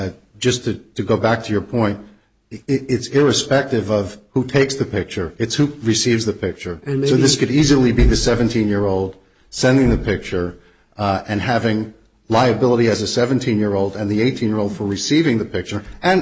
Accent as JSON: {"language": "English", "region": "New York", "country": "United States", "lives_now": "Philadelphia, United States", "said": "And, you know, I'm from New York, but I've been in Philly a really long time, and in Philly we would call this a yo judge."}